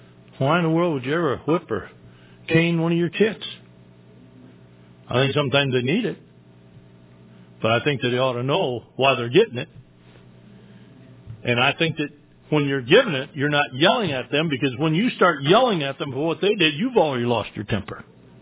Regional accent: Michigan, United States; Our farm, when I was growing up in Michigan, we had a beautiful apple orchard of peaches and pears and apples.

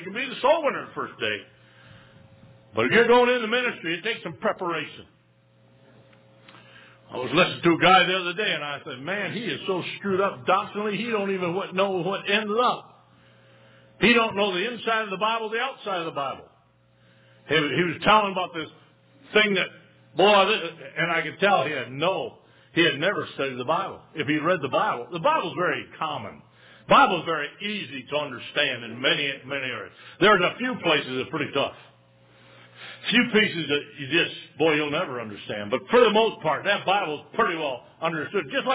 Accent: Hope, Michigan, United States; I grew up in Hope, Michigan.

